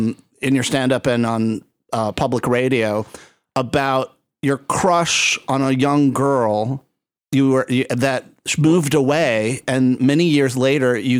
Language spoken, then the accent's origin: English; Puerto Rico; Well, so this is my father and we grew up in Puerto Rico